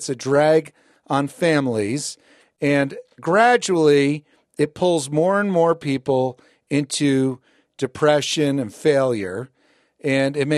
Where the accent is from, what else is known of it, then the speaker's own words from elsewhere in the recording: New Jersey, United States; also born or lived in New York City; I grew up in New Jersey, New York City, an Italian family.